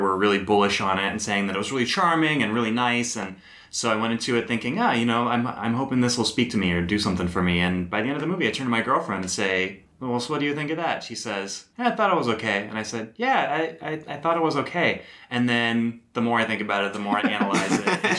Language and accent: English; California, United States; This looks like it'll speak to me, like, as a Californian, as somebody that likes musicals.